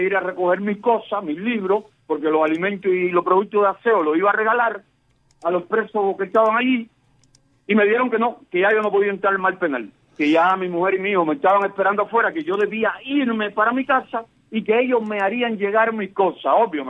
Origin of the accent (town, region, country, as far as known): Cuba